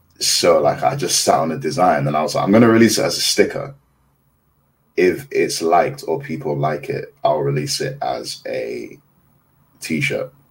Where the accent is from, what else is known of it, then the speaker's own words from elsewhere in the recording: Kaduna, Kaduna State, Nigeria; I'm from up north, I'm from Kaduna